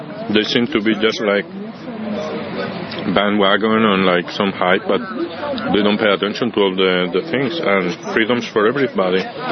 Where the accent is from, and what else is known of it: South France, France; born or raised there; also born or lived in East Coast, United States